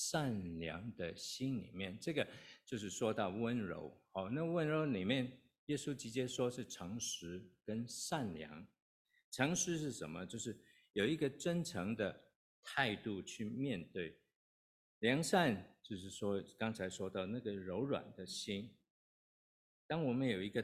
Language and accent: Chinese; Guangdong, China; accent: Cantonese; 我们广东话就是过了，就是这个意思啊。